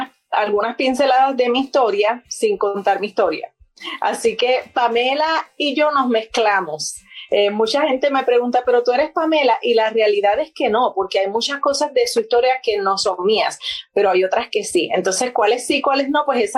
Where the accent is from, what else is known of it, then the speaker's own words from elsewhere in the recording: Puerto Rico; accent: Caribbean; Yo soy puertorriqueña, por si notan un pequeño acentito caribeño.